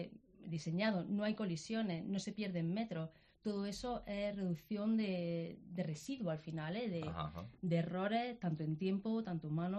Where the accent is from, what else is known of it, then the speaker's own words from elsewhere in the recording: Granada, Andalusia, Spain; also born or lived in Netherlands; Yo soy de Granada, yo me he criado aquí, mi familia aquí, yo he estado en la Universidad de Granada, licenciada uh-huh. en Derecho